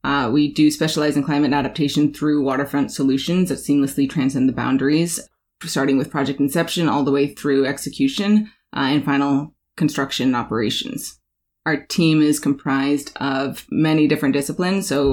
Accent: Alaska, United States; So for me, I'm born and raised in Alaska.

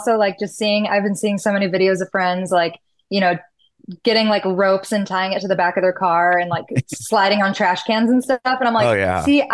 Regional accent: Franklin, Tennessee, United States; also born or lived in Chicago; now in Los Angeles, United States; Yeah, I live in North Hollywood, but I'm originally born in Chicago and then raised in Nashville. And I grew up in a little town called Franklin, Tennessee, that's like 20 minutes south.

